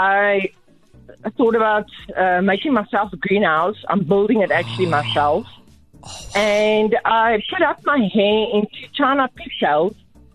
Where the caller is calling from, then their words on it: Pretoria, Gauteng, South Africa; I am in Pretoria, inside about next to Mountain View.